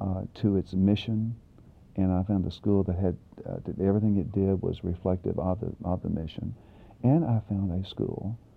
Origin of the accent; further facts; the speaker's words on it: Leatherwood, Kentucky, United States; because I was born in Leatherwood in a coal camp. Yeah. So one of 50 classmates, here I am going back to Eastern Kentucky.